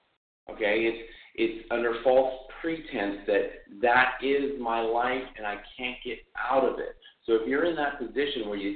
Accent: California, United States; I'm from California.

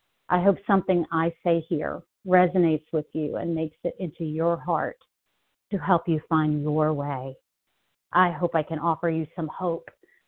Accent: Long Island, New York, United States; born there; So I was born on Long Island, New York, in 1968. Yep, just turned 57.

